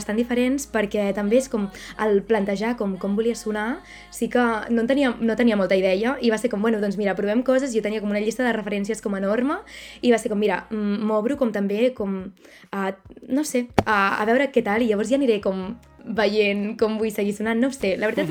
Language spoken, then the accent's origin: Catalan; Catalonia, Spain; soc qui soc perquè soc de l'Empordà